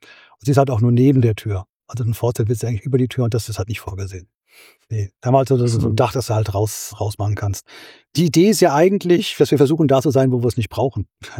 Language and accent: German; Fulda, Hesse, Germany; Und dann sind wir auch über Fulda gefahren. Das ist so meine alte Heimat. Ich bin ja geborener Hesse.